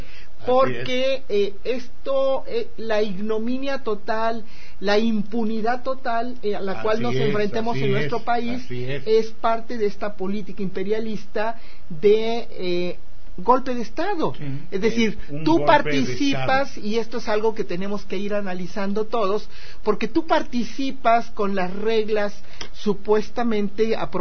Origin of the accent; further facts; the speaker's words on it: Chiapas, Mexico; sobre el problema de la chikungunya y lo de el dengue en mi tierra, en Chiapas